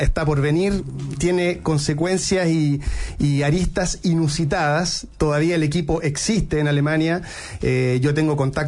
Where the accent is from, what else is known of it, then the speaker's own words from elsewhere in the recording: Osorno, Los Lagos, Chile; also born or lived in Germany; mi sueño de niño, allá en mi infancia en Osorno